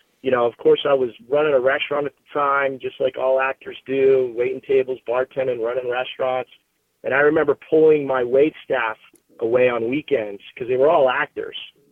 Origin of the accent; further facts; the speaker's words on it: Clarion, Pennsylvania, United States; growing up in Clarion, Pennsylvania on 20 acres of land out in the middle of nowhere